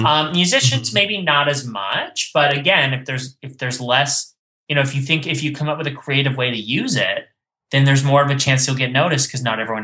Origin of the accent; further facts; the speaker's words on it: Canada; now in United States; I'm Canadian. But I live in the U.S. now, and I split my time between East and West Coast.